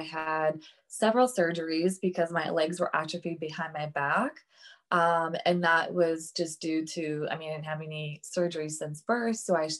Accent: Saint Petersburg, Russia; I grew up in St. Petersburg, Russia, with spina bifida.

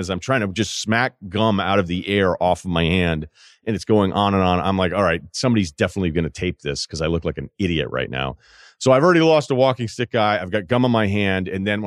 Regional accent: United States

